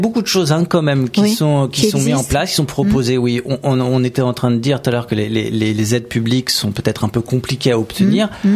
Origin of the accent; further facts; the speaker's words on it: Île-de-France, France; Moi, je suis du Val-d'Oise.